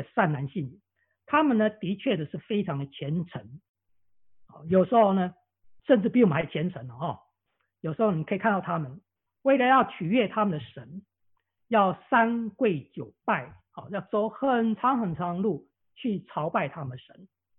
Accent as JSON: {"language": "Chinese", "country": "China", "said": "我们中国人我想我们都是这样背景出来的，我们大部分都有佛教或道教的背景"}